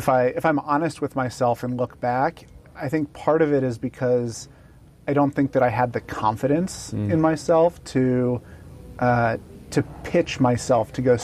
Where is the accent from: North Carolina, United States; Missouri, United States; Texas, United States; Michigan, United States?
Missouri, United States; Kansas City; So I grew up in Kansas City, lived there my whole life, and then in eighth grade decided, hey, I want to go to the Naval Academy.